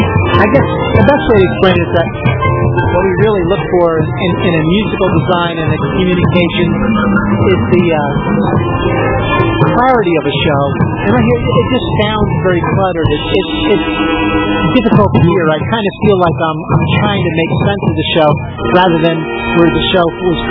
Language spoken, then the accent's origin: English; Parrish, Florida, United States; I'm from Parrish, Florida